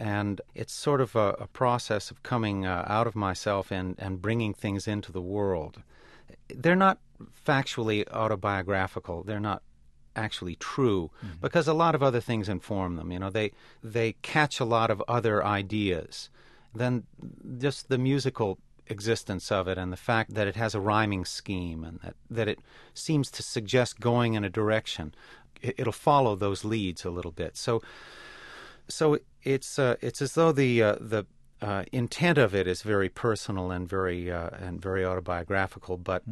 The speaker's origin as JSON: {"language": "English", "town": "Chapel Hill", "region": "North Carolina", "country": "United States", "tie": "born or raised there", "said": "And we felt that, too, growing up in North Carolina and Chapel Hill, that Chapel Hill was sort of an island."}